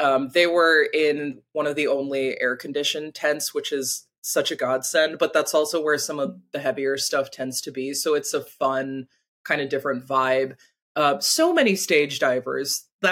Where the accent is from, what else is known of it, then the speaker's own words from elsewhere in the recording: Houston, Texas, United States; It makes me so sad and anxious and just stirs up a bunch of teenage trauma from growing up in Houston and dealing with hurricanes.